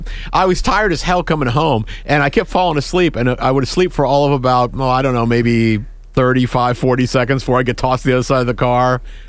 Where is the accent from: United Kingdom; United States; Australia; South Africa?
United States; Northeast; I can tell you it's not a Northeast thing because I'm from the Northeast, and we definitely had frosting on the cupcakes when I grew up.